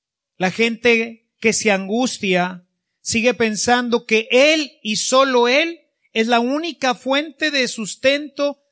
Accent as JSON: {"language": "Spanish", "country": "Mexico", "said": "Dios es más poderoso cuando nosotros, unidos como mexicanos"}